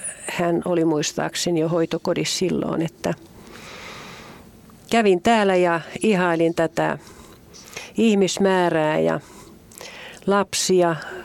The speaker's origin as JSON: {"language": "Finnish", "town": "Ilmajoki", "region": "South Ostrobothnia", "country": "Finland", "lives_now": "Kauhava, Finland", "said": "Muuten mä olen kotoisin Ilmajoen Munakasta. Minä ehdottomasti haluan aina sanoa, että mä olen Munakasta."}